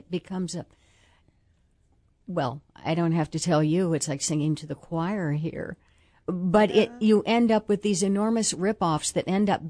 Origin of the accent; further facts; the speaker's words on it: United States; I have to tell you, from a big picture point of view, as an American, I'm frightened at what appears to me to be the nonstop attacks on democracy.